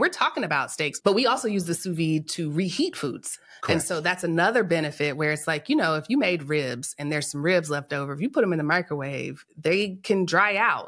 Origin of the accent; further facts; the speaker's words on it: Texas, United States; It does. And I'm from Texas.